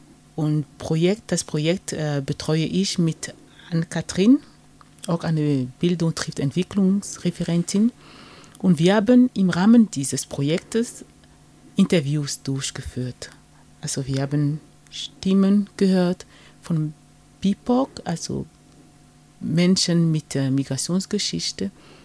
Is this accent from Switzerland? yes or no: no; Cameroon; German is a second language; moved away as an adult; now in Germany; ich bin aufgewachsen in Kamerun. Zum Studieren nach Deutschland und der Liebe wegen geblieben.